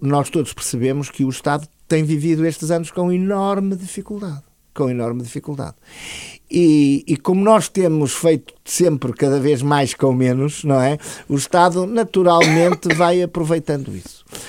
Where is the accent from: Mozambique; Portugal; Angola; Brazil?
Portugal; Porto; Eu sou do Porto, os senhores vivem aqui em Lisboa, presumo eu.